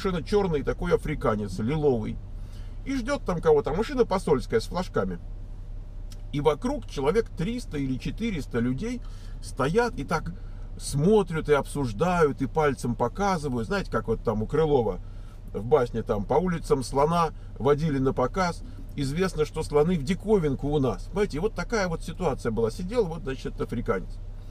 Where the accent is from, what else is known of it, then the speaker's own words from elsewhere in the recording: Moscow, Russia; И поскольку я из Москвы, то как бы... И тем более мы тут в Москве жили возле общежитий Московского энергетического института.